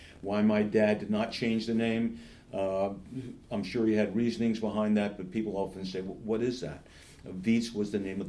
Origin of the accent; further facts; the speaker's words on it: Princeton, New Jersey, United States; growing up in Princeton, I would say, was very wonderful. I loved the fact that that my parents had moved from Brooklyn and sort of old school Jewish family